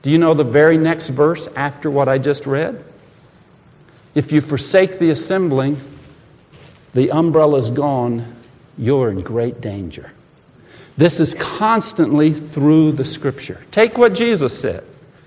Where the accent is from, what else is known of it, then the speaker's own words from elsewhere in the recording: the South, United States; Now, I grew up in the South, and we got some little help. We say y'all.